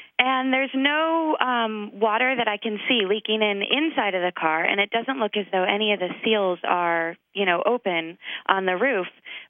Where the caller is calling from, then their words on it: Carmel, New York, United States; I'm calling from Carmel, New York.